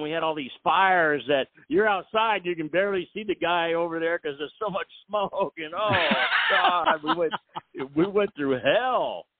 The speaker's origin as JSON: {"language": "English", "region": "California", "country": "United States", "tie": "born there", "said": "I was born in California. I know that."}